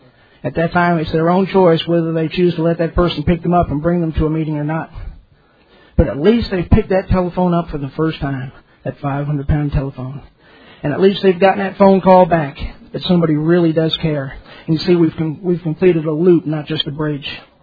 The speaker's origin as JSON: {"language": "English", "region": "Tennessee", "country": "United States", "said": "I come to you from Area 64, the great state of Tennessee, Lafayette New Hope Group, District 13."}